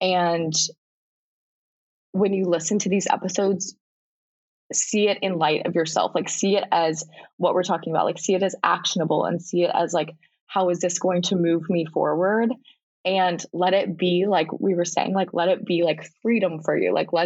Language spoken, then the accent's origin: English; North Carolina, United States; My mom gets it shipped. I'm from North Carolina, so she gets it shipped to North Carolina for every Christmas